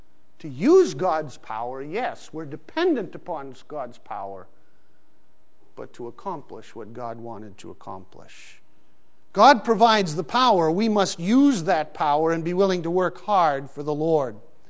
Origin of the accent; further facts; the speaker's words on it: Pakistan; When I grew up in Pakistan, everything closes down about 11 o'clock in the morning and doesn't reopen until 4 or 5 in the afternoon.